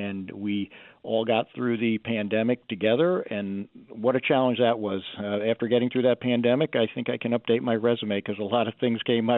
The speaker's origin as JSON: {"language": "English", "region": "New York", "country": "United States", "tie": "born or raised there", "said": "I grew up in the Capital District area."}